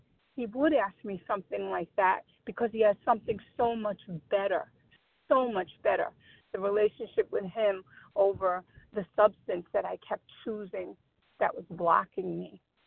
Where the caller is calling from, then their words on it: Queens, New York, United States; I'm calling from New York, Queens, New York.